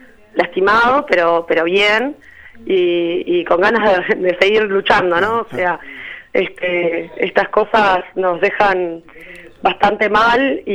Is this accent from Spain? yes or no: no; Montevideo, Uruguay; somos conscientes de que somos de Montevideo y no podemos hablar por todo el país